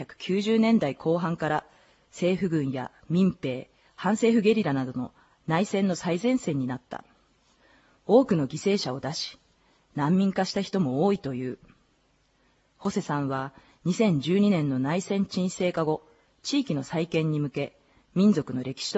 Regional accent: Hokkaido, Japan; 私は北海道民の一人として感謝するとともに一つの疑問を抱きました。

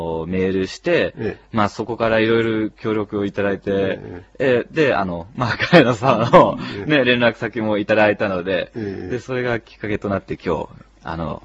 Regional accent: Netherlands; 父親がオランダ人で、まあ、生まれ育ったのはオランダなんですけど、

